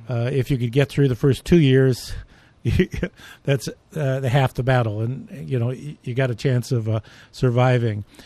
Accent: California, United States; Remember, I'm from California, and so I don't know water ice from a cheesesteak.

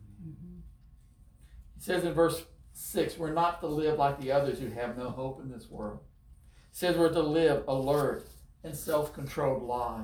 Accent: the South, United States; I grew up in the South, and I'm used to seeing Civil War soldiers, but not Revolutionary.

